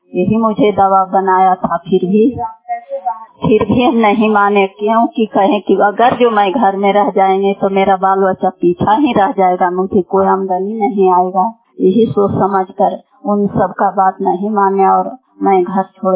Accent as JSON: {"language": "Hindi", "town": "Sandohra", "region": "Bihar", "country": "India", "said": "घर संदोहरा, पंचायत परमा, प्रखंड नारसीगंज, जिला नवादा की निवासी हूँ।"}